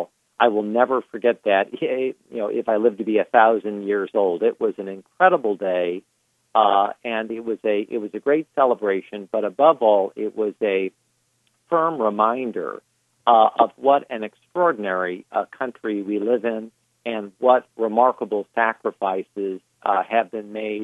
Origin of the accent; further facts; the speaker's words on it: Fort Wayne, Indiana, United States; in my growing up in Fort Wayne, Indiana, in Northeast Indiana, the 4th of July, Veterans Day, Memorial Day, the whole idea of patriotism